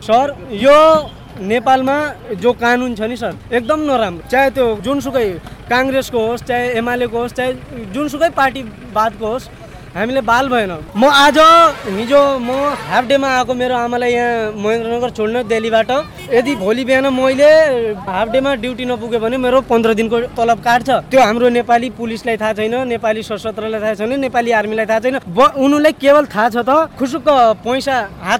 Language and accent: Nepali; Bajura, Sudurpashchim Province, Nepal; म बाजुरा जिल्लाको मान्छे हुँ।